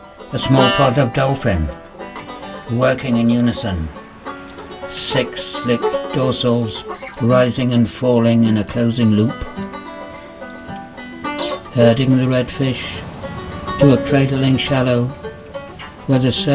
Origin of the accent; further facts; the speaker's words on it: Garmouth, Scotland, United Kingdom; as a child, I grew up on the Murray Firth in Garmouth, at the mouth of the River Spey.